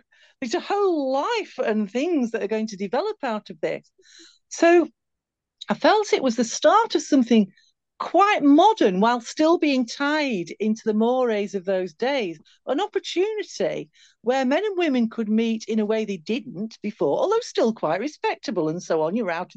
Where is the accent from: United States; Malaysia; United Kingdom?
United Kingdom; Halifax, Yorkshire and the Humber; my hometown in Halifax. I come from Halifax in West Yorkshire. And we lived within a walking distance of a beautiful promenade, a Victorian promenade called Albert Promenade, which is a lovely view across the Calder Valley.